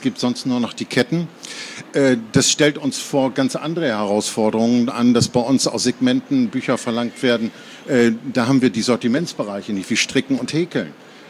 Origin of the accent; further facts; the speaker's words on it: West Germany, Germany; now in Rostock, Germany; Also ich komme ja auch aus dem Westen. Ich bin ja erst 1990 nach Rostock gekommen